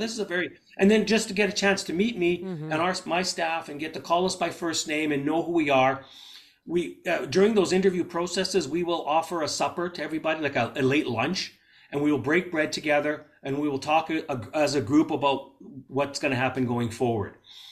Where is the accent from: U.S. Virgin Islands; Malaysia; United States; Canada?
Canada; Winnipeg, Manitoba; Even though I was raised in Winnipeg and I had a lot of the privileges of being in an urban school